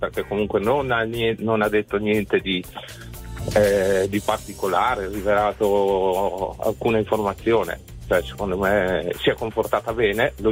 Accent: Lombardy, Italy; Sì, sono dalla provincia di Brescia.

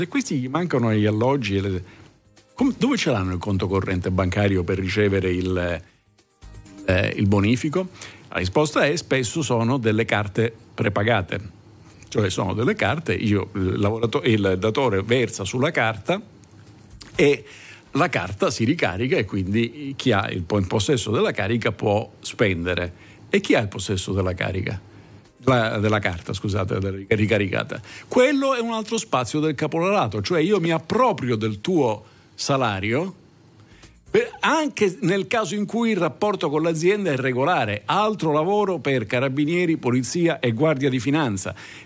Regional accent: Southern Italy, Italy; io glielo dico da Terrone.

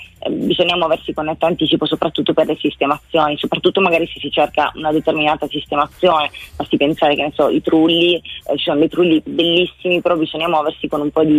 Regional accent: Bari, Apulia, Italy; io sono pugliese, sono di Bari

